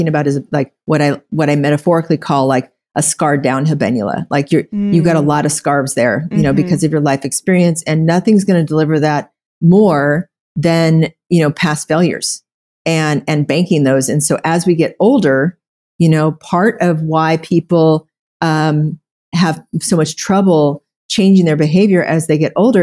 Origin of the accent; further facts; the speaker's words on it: Oklahoma, United States; I come from a background where I grew up in Oklahoma